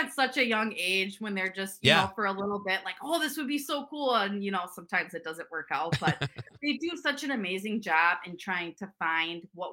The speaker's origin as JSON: {"language": "English", "town": "Sheboygan Falls", "region": "Wisconsin", "country": "United States", "said": "I'm actually from Sheboygan Falls, right outside of Sheboygan, Kohler area."}